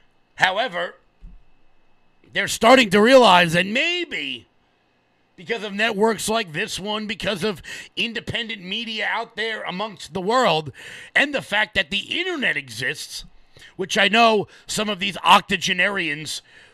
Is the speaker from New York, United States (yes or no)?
yes; Long Island, New York, United States; because we're from Long Island, we know we're right.